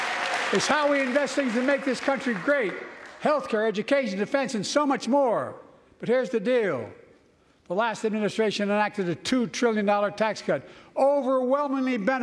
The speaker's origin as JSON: {"language": "English", "region": "Delaware", "country": "United States", "said": "I come from Delaware."}